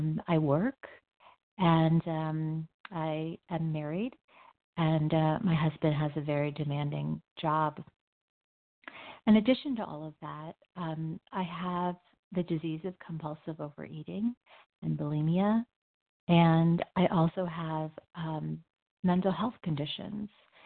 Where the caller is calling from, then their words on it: Denver, Colorado, United States; I'm calling from Denver, Colorado.